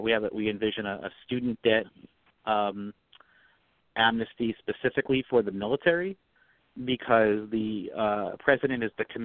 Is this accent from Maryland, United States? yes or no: yes; Maryland, United States; There's a number of ballot access challenges out there, including in my home state of Maryland.